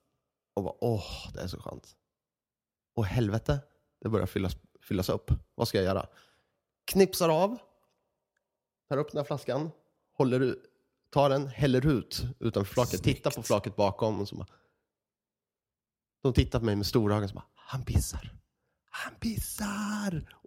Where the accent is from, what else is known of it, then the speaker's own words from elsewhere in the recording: Örebro, Örebro County, Sweden; men i Örebro, där vi kommer ifrån